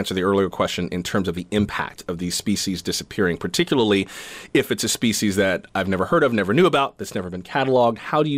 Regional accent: Florida, United States; Like, I grew up in South Florida

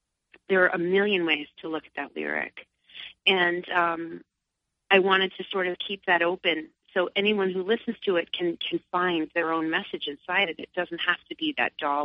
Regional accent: New York, United States; I grew up in Long Island and then moved to New York City. So when I moved up here, I couldn't believe how different the night sky looks.

